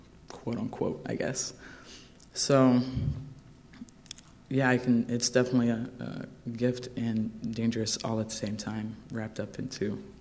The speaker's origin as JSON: {"language": "English", "country": "United States", "tie": "born or raised there", "said": "it's hard growing up in the Midwest where, you know, you do have a lot of these things that people expect you to conform to."}